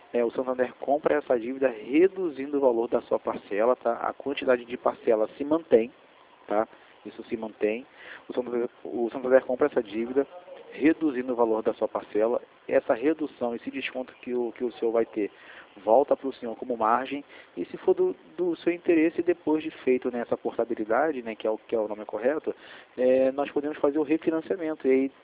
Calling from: Rio de Janeiro, Brazil; Não, eu sou aqui do centro do Rio.

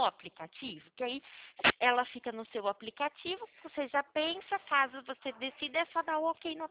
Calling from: Araras, São Paulo, Brazil; Não, eu falo daqui de Araras.

